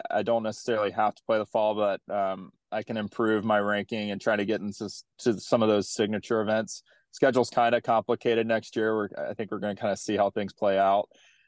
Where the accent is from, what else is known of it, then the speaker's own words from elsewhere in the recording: North Carolina, United States; A lot of guys don't know much about him, but I grew up in North Carolina. We played a lot of junior golf together.